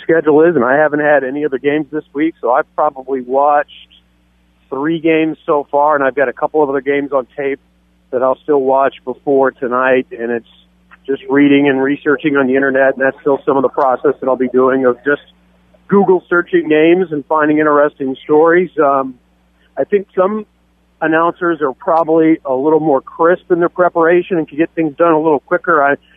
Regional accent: Indianapolis, Indiana, United States; Well, I'm from Indianapolis, so generally we are expected to really dislike

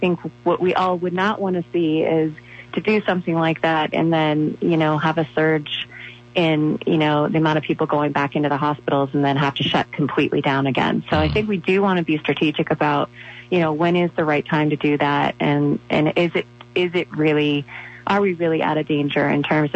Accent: Nova Scotia, Canada; Listen, I grew up in Nova Scotia, Canada. It's exactly like Connecticut.

